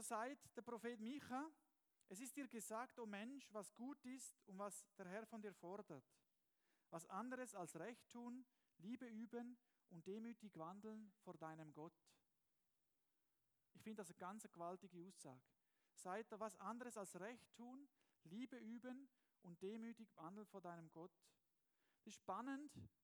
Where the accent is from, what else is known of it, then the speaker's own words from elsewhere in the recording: Switzerland; geht das mich als Schweizer, geht mich das als